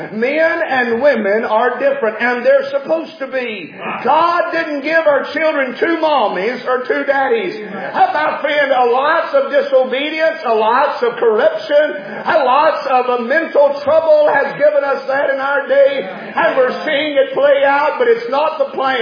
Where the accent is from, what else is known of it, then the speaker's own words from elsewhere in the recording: Georgia, United States; me growing up in West Georgia, around where this place all of my life, under the influence of churches and preachers and pastors and the Bible.